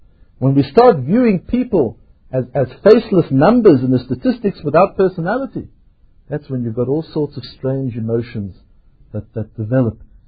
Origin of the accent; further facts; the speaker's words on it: Johannesburg, Gauteng, South Africa; So you might find that I travel overseas and people ask me, where are you from? Johannesburg, Tucker, what do you do there?